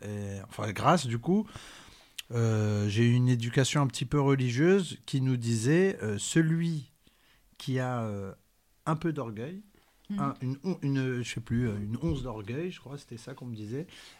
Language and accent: French; Marrakesh, Marrakesh-Safi, Morocco; Moi, je suis de Marrakech.